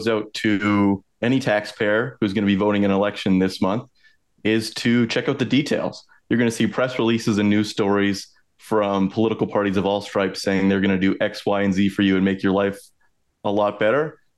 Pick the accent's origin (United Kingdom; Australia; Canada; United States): Canada; Saskatchewan; my first job was at the local movie theater back in my hometown in Southwest Saskatchewan. I've always heard my family, you know, I come from a family of farmers, getting really mad about things about the wheat board